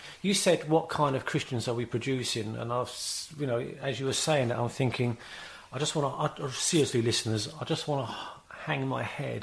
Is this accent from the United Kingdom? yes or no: yes; London, United Kingdom; I'm a European. Not only am I European, I'm English. Not only am I English, but I'm a Londoner.